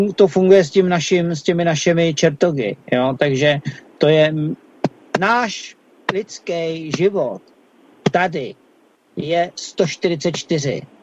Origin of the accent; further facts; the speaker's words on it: Prague, Czechia; tak já jsem ze Žižkova, jo, takže ze Žižkova. A opravdu jsem na té Moravě někdy byl za Pražáka